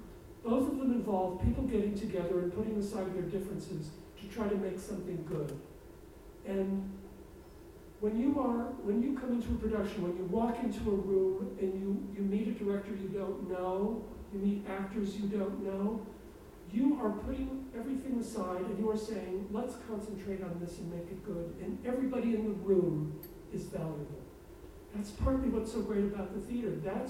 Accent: Chicago, Illinois, United States; Chicago is where I came from. I came from the Polish Catholic steel mill part of Chicago. The apartment I grew up in, if you ever watched The Honeymooners, my apartment looked just like that.

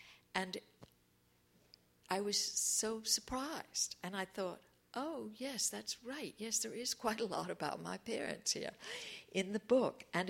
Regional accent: Cambridge, Massachusetts, United States; into just my own memories of growing up in Cambridge in the 1950s.

